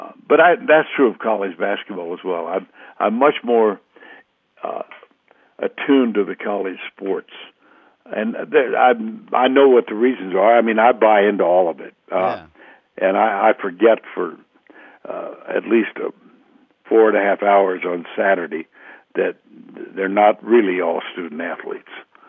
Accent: Austin, Texas, United States; I grew up in Austin, Texas, and I was familiar with UT.

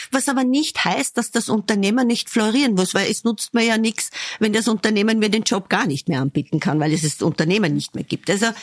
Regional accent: Burgenland, Austria; Sie haben schon gesagt, ich komme aus dem Südburgenland.

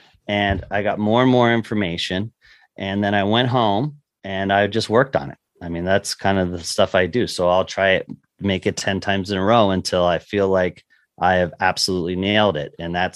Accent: Lancaster, Pennsylvania, United States; I grew up obviously in Lancaster, Pennsylvania, not far from the Chesapeake Bay and not far from Maryland, where all the famous crab cakes are known.

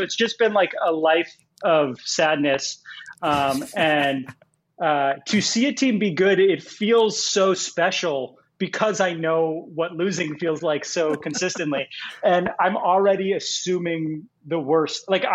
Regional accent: Connecticut, United States; I grew up in Connecticut, but I always say none of the fancy parts, because you see a blonde kid from Connecticut, you assume he has horses. I grew up right outside of Bridgeport

